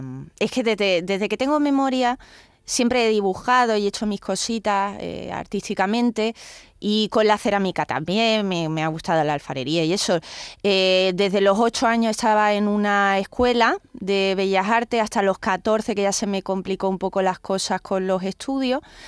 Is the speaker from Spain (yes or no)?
yes; Málaga, Andalusia, Spain; en mi caso soy una malagueña muy enamorada de Sevilla